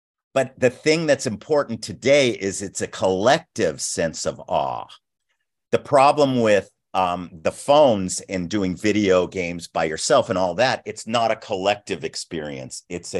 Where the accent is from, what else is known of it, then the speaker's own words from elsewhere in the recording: Los Angeles, California, United States; I was a brat from West LA. I didn't know anything about the street.